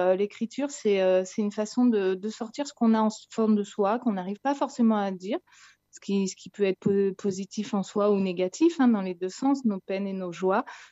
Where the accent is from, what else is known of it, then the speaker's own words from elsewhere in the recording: Montluçon, Auvergne-Rhône-Alpes, France; also born or lived in Clermont-Ferrand; comme je viens d'Auvergne, j'ai grandi à Montluçon et à Clermont.